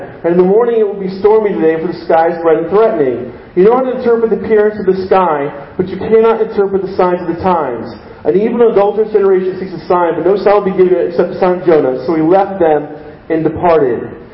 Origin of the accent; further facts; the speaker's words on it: United States; Living our lives of comfort in American West. I love being American because I have lots of comfort.